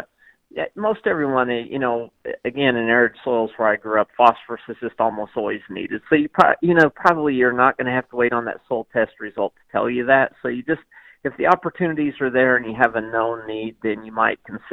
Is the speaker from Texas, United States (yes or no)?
no; Oklahoma, United States; if you're in the arid west, like where I grew up in the Oklahoma Panhandle, it's probably not as critical